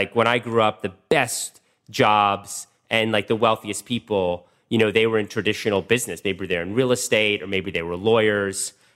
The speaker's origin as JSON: {"language": "English", "town": "Washington", "region": "District of Columbia", "country": "United States", "tie": "born or raised there", "said": "Well, I grew up in Washington, D.C., literally in the city."}